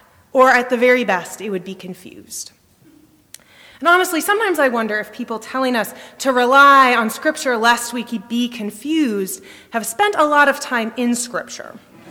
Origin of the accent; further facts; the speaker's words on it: New England, United States; because again, I'm from New England, so we don't talk about Jesus like that.